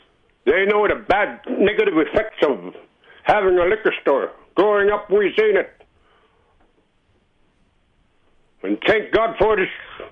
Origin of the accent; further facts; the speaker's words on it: Bethel, Alaska, United States; In my family, and I've seen all around my native people. So who the hell these outsiders come to my hometown in Bethel and open up this liquor stores and dope stores?